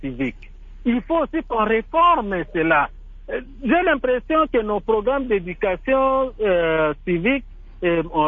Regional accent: DR Congo; je dois rester en tant que Congolais

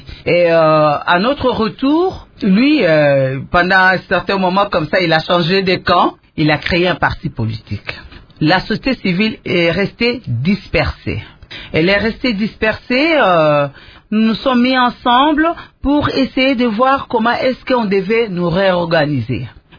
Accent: DR Congo; Et en République démocratique du Congo, l'économie informelle prend le 80% de notre économie.

